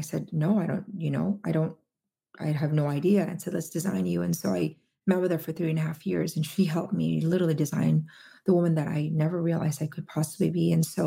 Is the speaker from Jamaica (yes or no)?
no; Philippines; I grew up in the Philippines. It was a very poor country. I didn't see my parents for 5 years because that's how they immigrated here.